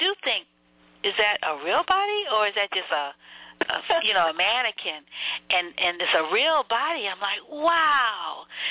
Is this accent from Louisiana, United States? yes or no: yes; New Orleans, Louisiana, United States; Oh, I'm from New Orleans.